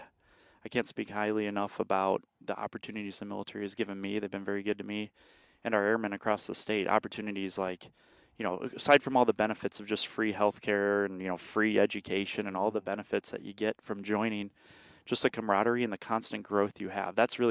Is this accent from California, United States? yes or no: no; Illinois, United States; if I can do this as a guy who, again, growing up in Illinois, Illinois public school education.